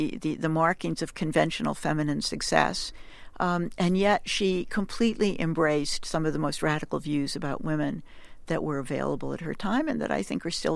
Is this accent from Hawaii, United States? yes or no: no; Boston, Massachusetts, United States; I mean, I think Boston, I'm a Bostonian. I grew up in Boston.